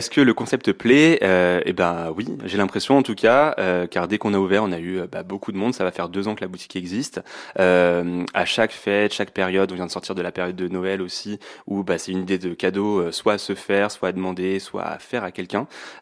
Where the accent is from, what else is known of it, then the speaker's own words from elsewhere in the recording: Tours, Centre-Val de Loire, France; born there; now in Le Mans, France; j'ai 29 ans, je suis né à Tours, j'habite Le Mans depuis 7 ans